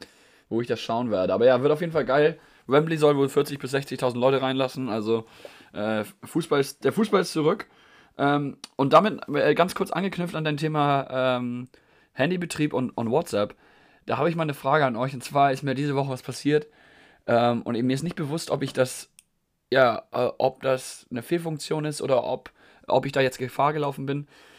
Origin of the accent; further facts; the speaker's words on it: Germany; now in London, United Kingdom; Der Franzosenanteil hier in London ist extrem hoch. Also wir waren als Deutsche ein bisschen allein gelassen, muss ich sagen.